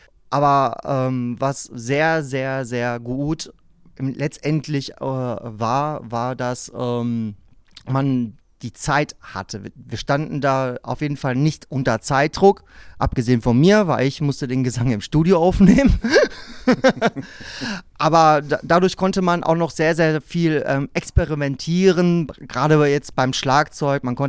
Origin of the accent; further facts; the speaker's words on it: Dortmund, North Rhine-Westphalia, Germany; born there; ich als gebürtiger Dortmunder komme aus dem Ruhrpott.